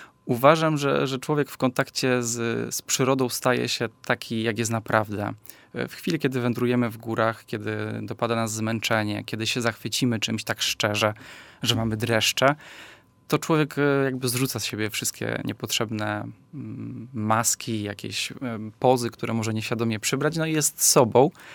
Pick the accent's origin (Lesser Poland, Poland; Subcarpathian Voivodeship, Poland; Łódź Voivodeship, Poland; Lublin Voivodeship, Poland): Subcarpathian Voivodeship, Poland; Krosno; Pochodzę z Krosna i jak sięgam pamięcią, to te pierwsze wycieczki z rodzicami zawsze były w Beskid Niski, w Bieszczady.